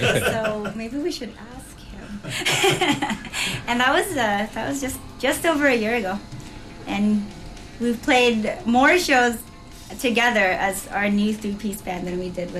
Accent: San Francisco, California, United States; You know, I grew up in San Francisco, right? So there was a lot of like hip hop and R&B

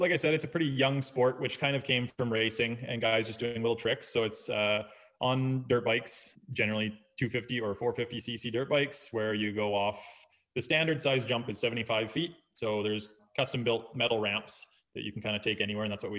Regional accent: Kelowna, British Columbia, Canada; I was born and raised in Kelowna, BC, and I just love it here because of the lake and the mountains and the weather and four seasons.

